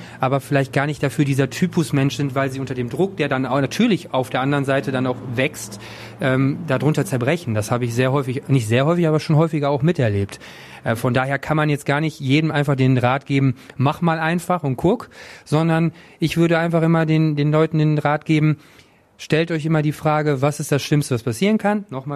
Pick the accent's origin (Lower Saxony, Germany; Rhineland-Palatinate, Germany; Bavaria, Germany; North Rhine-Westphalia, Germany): North Rhine-Westphalia, Germany; Lübbecke; now in Düsseldorf, Germany; ja, wo kommst du her? Lübeck? Lübbecke. Wo ist das denn? Ja, Kreis Minn-Lübbecke.